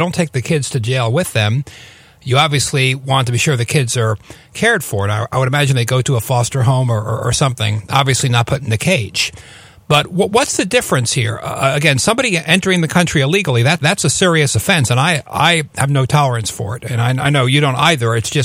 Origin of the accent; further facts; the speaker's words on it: United States; As an American, I'm very upset, very upset over this.